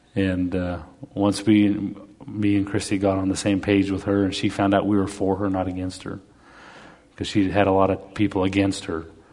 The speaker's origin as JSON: {"language": "English", "country": "Canada", "said": "I don't know if it's because I'm Canadian or it's just my personality."}